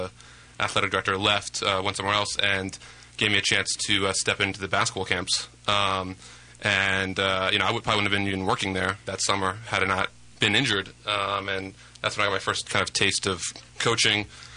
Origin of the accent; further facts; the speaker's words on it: Maryland, United States; Yeah, well, I grew up outside Baltimore and playing basketball since, you know, third, fourth grade